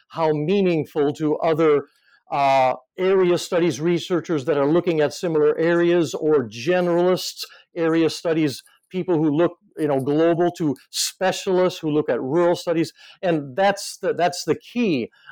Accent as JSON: {"language": "English", "region": "Aomori", "country": "Japan", "said": "I would go down to Tokyo and I would say, I'm from Aomori. And people would say, gee, I've heard of that place, but I know nothing about it."}